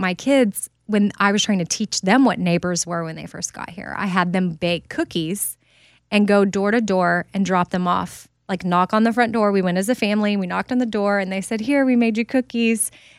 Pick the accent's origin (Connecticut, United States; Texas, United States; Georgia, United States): Texas, United States; I'm from Texas. It's like, don't mess with Texas.